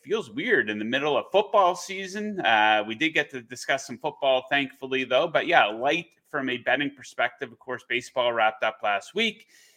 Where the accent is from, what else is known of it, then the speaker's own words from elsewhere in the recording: Canada; I am a Canadian citizen, so I have no horse in the race.